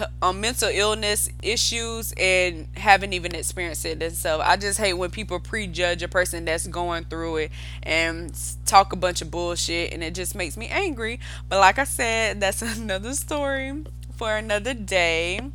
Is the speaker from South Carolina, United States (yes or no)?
yes; South Carolina, United States; I'm from South Carolina. I'm a Southern girl, born and raised in South Carolina. Woo-hoo! And y'all probably can hear it in my voice how country I am